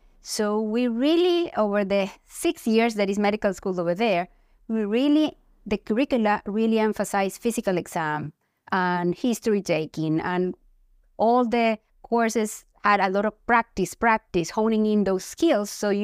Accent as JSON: {"language": "English", "country": "Ecuador", "tie": "born or raised there", "said": "back with this dream of changing, improving the way we taught and practiced medicine in Ecuador, my home country."}